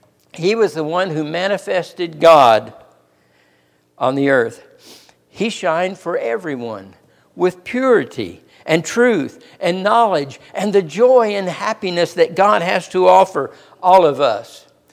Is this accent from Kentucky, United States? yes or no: yes; Kentucky, United States; Since I'm from Kentucky, I like to mention Mammoth Cave here.